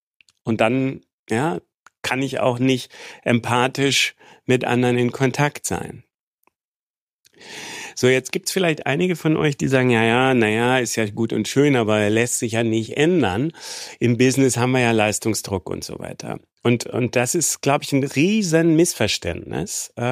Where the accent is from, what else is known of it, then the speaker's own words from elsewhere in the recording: Hamburg, Germany; Ich bin ja in Hamburg aufgewachsen